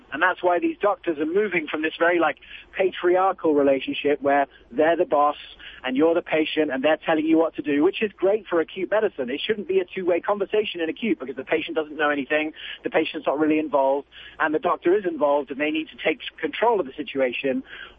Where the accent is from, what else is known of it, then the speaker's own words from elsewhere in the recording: England, United Kingdom; now in United States; I'm not in England, I was born in America, but I grew up in England, my parents are South African